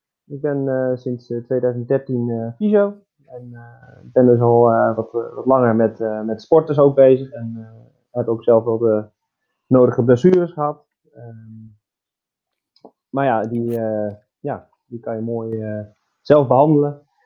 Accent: Netherlands; stel dat we beide de eerste en de tweede plaats lopen als Nederlander, gaan we beide naar het WK finisher samen.

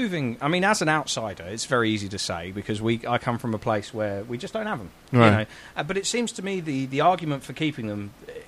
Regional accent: United Kingdom; as a Brit watching it unfold

